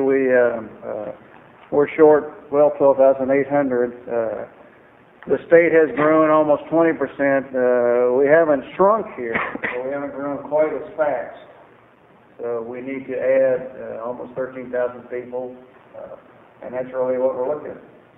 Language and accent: English; Klamath Falls, Oregon, United States; I'm from Klamath Falls, Senate District 30. That's really the district that goes from Klamath Falls to Ontario, which is about a third of the state.